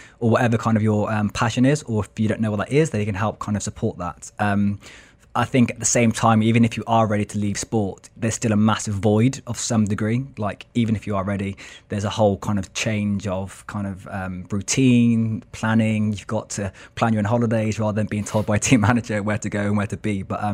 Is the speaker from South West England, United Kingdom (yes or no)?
yes; Gloucester, South West England, United Kingdom; it was either playing for Gloucester, my hometown, big passion, being from the Southwest.